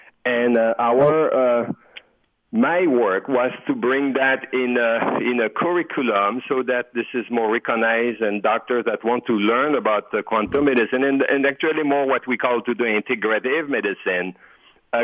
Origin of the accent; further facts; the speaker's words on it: Canada; I come from Canada, so I know also how this works.